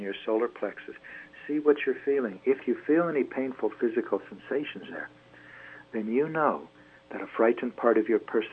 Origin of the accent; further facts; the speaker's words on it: Kansas, United States; when I was growing up in Kansas, I was quite angry